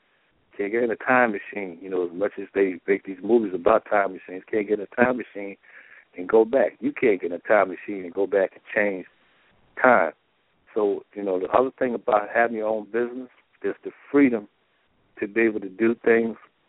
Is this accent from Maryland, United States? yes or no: yes; Baltimore, Maryland, United States; And all people in my hometown, they're hurting right now because Baltimore done lost the first two games in Kansas City